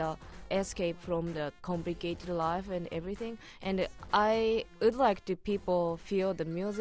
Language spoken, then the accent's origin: English; Tokyo, Japan; English is a second language; I grew up in Tokyo, and my parents really loved